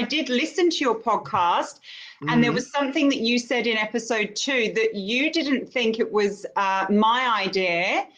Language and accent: English; England, United Kingdom; I'm English.